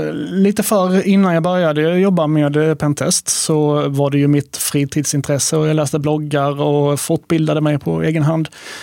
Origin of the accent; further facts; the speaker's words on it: Sölvesborg, Blekinge, Sweden; now in Arlöv, Sweden; Jag kommer ursprungligen från Sölvesborgs trakten, men bor i Arlöv nu sedan några år tillbaka i hus.